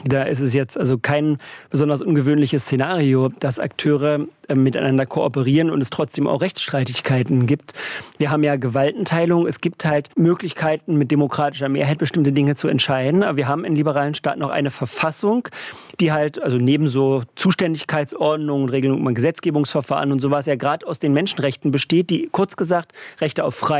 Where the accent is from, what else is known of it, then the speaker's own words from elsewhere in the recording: Berlin, Germany; born there; now in Leipzig, Germany; Ich komme selber gebürtig aus Berlin, wohne seit 22 Jahren in Leipzig